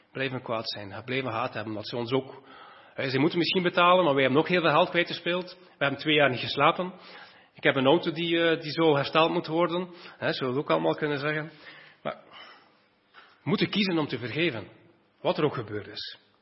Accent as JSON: {"language": "Dutch", "region": "Flanders", "country": "Belgium", "said": "En iets dat wij als Vlamingen heel veel moeite mee hebben"}